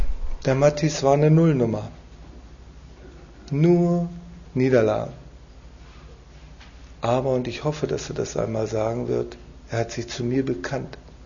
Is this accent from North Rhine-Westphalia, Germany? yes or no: yes; North Rhine-Westphalia, Germany; ich komme aus dem Siegerland, da ist das ganz besonders schlimm